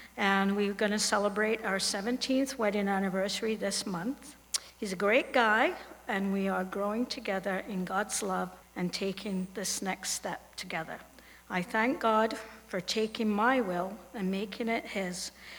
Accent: England, United Kingdom; I grew up in England, I went to Sunday school, and I gave my heart to Jesus around the age of 9.

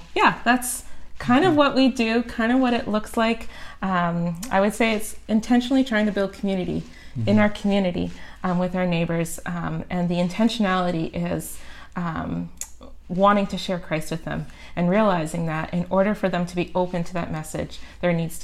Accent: Abbotsford, British Columbia, Canada; now in Coquitlam, Canada; I didn't grow up in Coquitlam. I grew up in Abbotsford, about 45 minutes away, on a raspberry farm.

